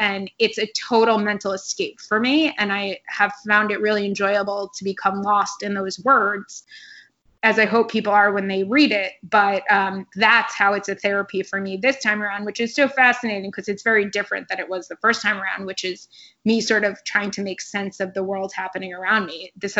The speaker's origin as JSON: {"language": "English", "region": "New York", "country": "United States", "tie": "born or raised there", "said": "my parents still have the house I grew up in outside of New York."}